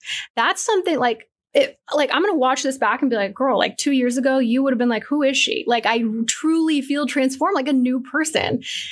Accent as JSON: {"language": "English", "region": "Pennsylvania", "country": "United States", "tie": "born or raised there", "also_born_or_lived": "Buffalo, United States", "said": "And then grew up in Pennsylvania the majority of my life."}